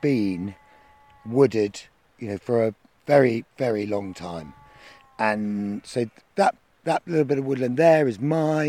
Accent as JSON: {"language": "English", "country": "Isle of Man", "tie": "born or raised there", "said": "I grew up in the Isle of Man, which is actually relatively, has relatively poor treescape."}